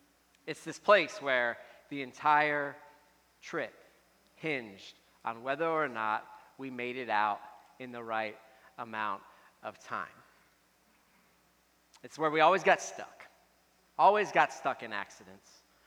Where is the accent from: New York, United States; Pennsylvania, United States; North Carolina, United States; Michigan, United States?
Pennsylvania, United States; Philadelphia; when I was a child, I grew up outside of Philadelphia, and we used to take a lot of family trips.